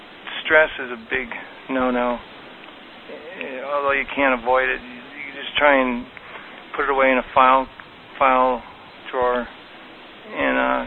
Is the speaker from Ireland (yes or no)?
yes; Ireland; I'm Irish, so some of it's been pure luck.